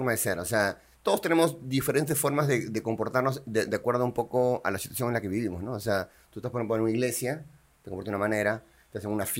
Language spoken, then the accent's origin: Spanish; Peru; Pero nosotros como peruanos queremos subir, ¿no? Hacer cosas mejores.